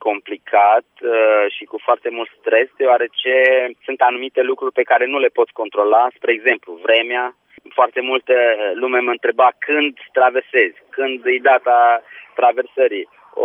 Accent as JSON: {"language": "Romanian", "country": "Romania", "tie": "born or raised there", "said": "Da, da, deci eu am o singură cetățenie, aici m-am născut, aici am crescut și aici m-am antrenat. Eu sunt un produs 100% românesc."}